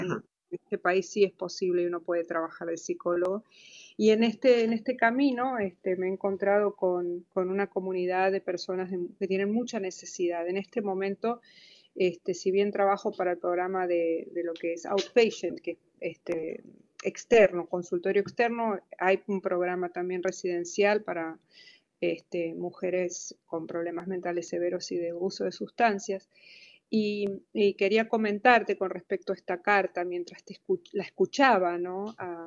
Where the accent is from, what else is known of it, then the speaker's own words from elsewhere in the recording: Argentina; moved away as an adult; soy argentina, vine acá hace 20 años con niños muy chiquitos.